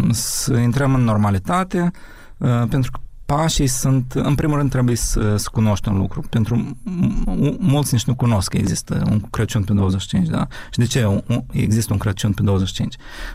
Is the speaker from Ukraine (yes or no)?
yes; Ukraine